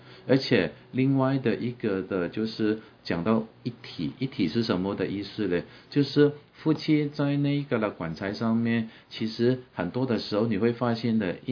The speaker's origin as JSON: {"language": "Chinese", "country": "Hong Kong", "tie": "born or raised there", "said": "因为在我香港长大的过程当中，我们不是富有的人，但是我们也不是缺乏的人"}